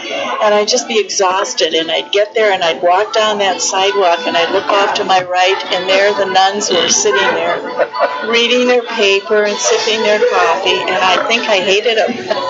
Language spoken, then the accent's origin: English; Hutchinson, Minnesota, United States; moved away as an adult; also born or lived in Montana; Have a good day. Originally from Minnesota, Hutchinson. I graduated from St. Olaf in 1966. I went out to Montana, got married and went to Montana.